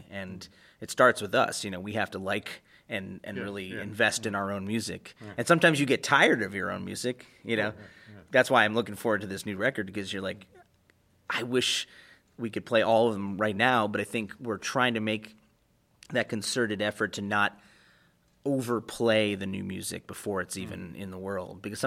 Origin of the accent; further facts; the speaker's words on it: Chicago, Illinois, United States; the sort of gospel sing-along stuff that I grew up singing in Chicago.